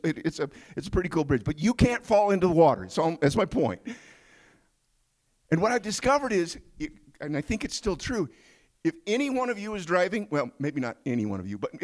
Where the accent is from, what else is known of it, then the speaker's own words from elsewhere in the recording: Mississippi River, United States; Because I grew up on the Mississippi River, and this is how you build a bridge.